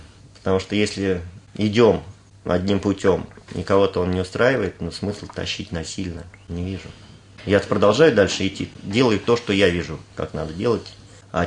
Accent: Zhukovsky, Moscow Oblast, Russia; а я из Жуковска говорю, мне надо вот домой ехать

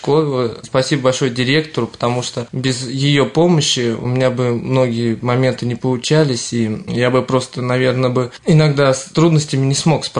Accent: Dubki, Moscow Oblast, Russia; я родился в Раменском районе, поселок Дубки. Такая глубинка немножко Раменского района. Я учился во Власовской средней школе, так, где сейчас и работаю, собственно.

